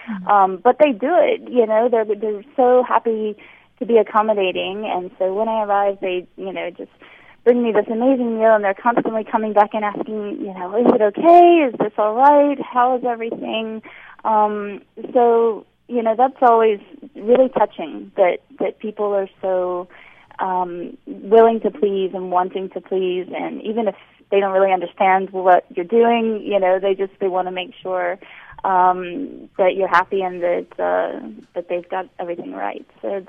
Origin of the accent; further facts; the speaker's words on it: Alabama, United States; now in Italy; I grew up in the States, so we are neighbors. But I grew up in Alabama